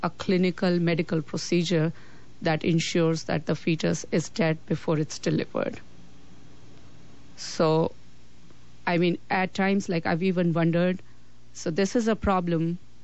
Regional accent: India; English is a second language; And then being an Indian, I bring my personal experience, which at times comes very contradictory to the kind of conversations we are having.

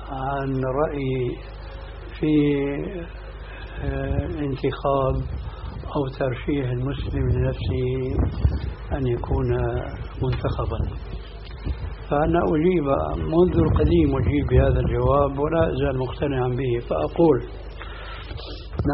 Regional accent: Syria; قد جربوا الحياة البرلمانية سنين طويلة قديما عندنا في سوريا

